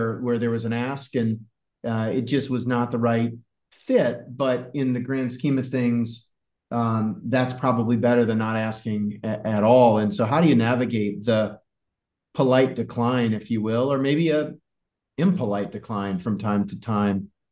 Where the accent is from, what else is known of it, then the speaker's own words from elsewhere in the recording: Iowa, United States; I'd gone to Brown, but growing up in Iowa, there just wasn't much exposure to the independent school or boarding school world.